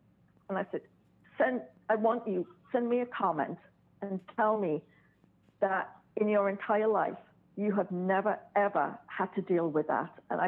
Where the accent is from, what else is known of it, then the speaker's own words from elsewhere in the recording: United Kingdom; I'm the Brit in the high heels that's going, okay, let me tell you something.